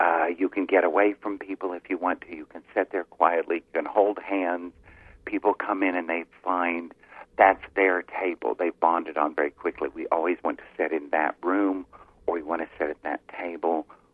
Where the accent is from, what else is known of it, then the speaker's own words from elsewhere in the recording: Oklahoma, United States; also born or lived in South Florida; I had moved back here. I was from Oklahoma, but I had moved back from South Florida.